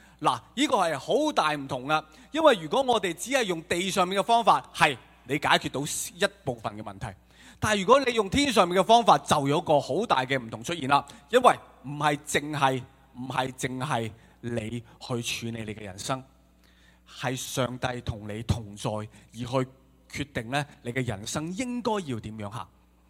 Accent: China; 对我哋中国人嚟讲，非凡系讲紧一样嘢，系超于常人嘅一个嘅勇气。

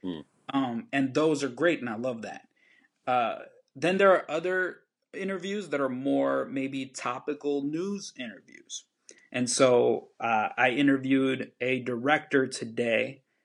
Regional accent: Hollywood, California, United States; also born or lived in Bolivia; And growing up in Hollywood, I saw that through people from Guatemala, from El Salvador, from Mexico, people that were Black, people that were Asian, people that were Armenian, all around me, people that were rich, that were poor, etc. Coming from Bolivia

